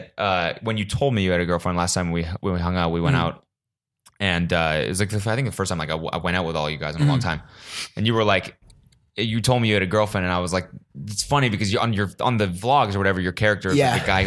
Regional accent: Canada; And I'm a Canadian, so I couldn't.

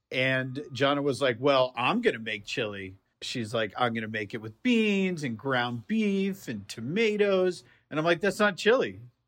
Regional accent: Massachusetts, United States; I'm from Massachusetts.

